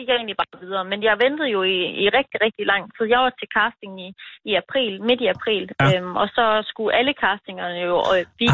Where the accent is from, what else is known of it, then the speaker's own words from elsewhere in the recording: Herning, Central Denmark Region, Denmark; born there; also born or lived in Tarm; men jeg er født i Herning, men jeg har boet i Tarm i rigtig mange år.